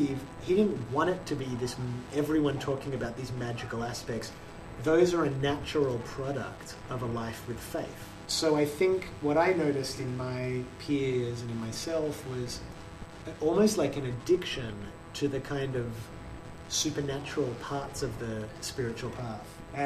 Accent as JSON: {"language": "English", "country": "Australia", "tie": "born or raised there", "said": "And I did see these roots in childhood and growing up in Australia and the American sitcoms and how much they shaped."}